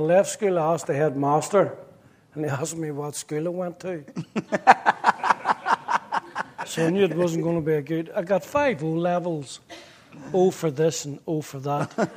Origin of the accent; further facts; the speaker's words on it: Belfast, Northern Ireland, United Kingdom; No, I grew up in Belfast, and I was only a teenager when my life was affected by the Troubles.